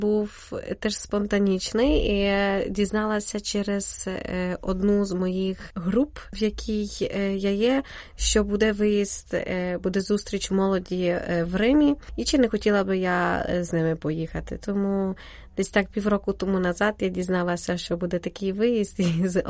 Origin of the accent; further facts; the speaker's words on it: Kamianets-Podilskyi, Khmelnytskyi Oblast, Ukraine; now in Poland; Я родом з Кам'янця-Подільського, вже понад 12 років проживаю в Польщі. Ну, від дитинства я була виховувана в католицькій вірі